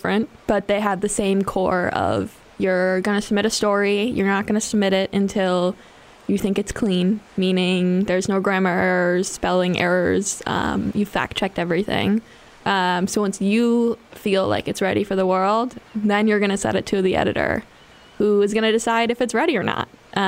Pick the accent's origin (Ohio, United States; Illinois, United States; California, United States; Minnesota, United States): Minnesota, United States; Minneapolis; I'm from Minneapolis, Minnesota, but I just graduated from Boston University in May and started here in June.